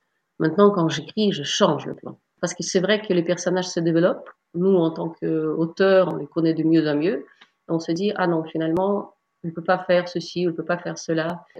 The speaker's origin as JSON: {"language": "French", "region": "Saint Petersburg", "country": "Russia", "tie": "born or raised there", "said": "ce contraste que je n'avais pas dans ma ville natale, à Saint-Pétersbourg."}